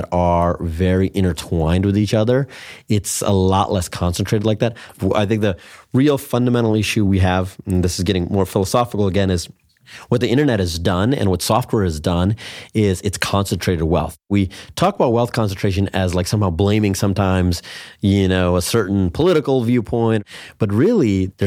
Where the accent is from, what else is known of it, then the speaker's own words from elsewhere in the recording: Detroit, Michigan, United States; I mean, my background, you know, both Peter and I, we grew up in the Detroit area.